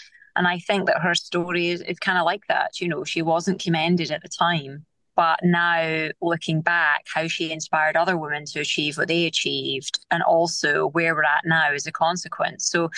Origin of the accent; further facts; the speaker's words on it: Scotland, United Kingdom; I'm obviously Scottish, and like when I say something, I mean it.